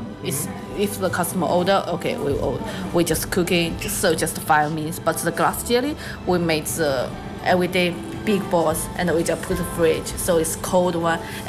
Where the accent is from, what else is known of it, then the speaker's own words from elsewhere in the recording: South China, China; English is a second language; My hometown is south of China, it's near the Thailand. We have a lot of fruit.